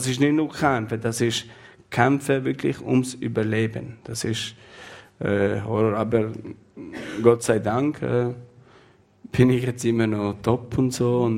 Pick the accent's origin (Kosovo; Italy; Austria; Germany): Kosovo; Da hat noch, ich komme aus dem Kosovo, da sind wir irgendwie in Jugoslawien gewesen